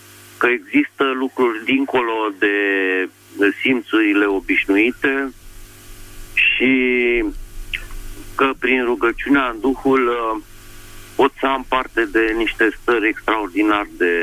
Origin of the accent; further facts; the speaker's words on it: Bucharest, Romania; și sunt din București